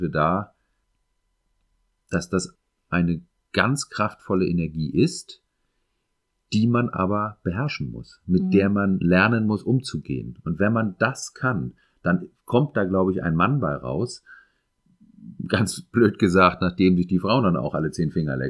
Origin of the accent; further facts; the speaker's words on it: Northern Germany, Germany; ich komme aus Norddeutschland und deswegen bin ich hier verwurzelt und hier verhaftet